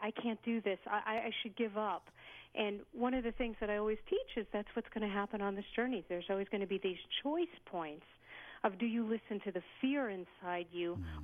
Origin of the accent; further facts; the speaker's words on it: Brooklyn, New York, United States; But I grew up in Brooklyn, New York, and to Orthodox Jewish family